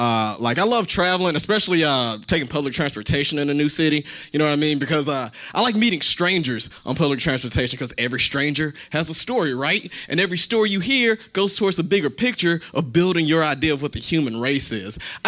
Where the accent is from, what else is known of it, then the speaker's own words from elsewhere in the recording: Fort Worth, Texas, United States; And by the way, I know what I sound like. I'm not from any suburbs, I'm from Stop 6. I just sound like this, all right?